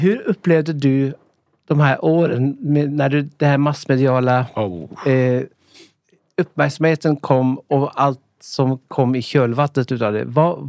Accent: Norway; Jag kom från Norge.

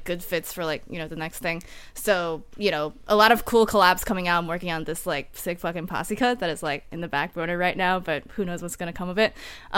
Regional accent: Taipei, Taiwan; growing up in Taipei where everyone was Asian, I didn't feel othered and I wasn't like a, you know, a minority within, you know, a place where I grew up and called home

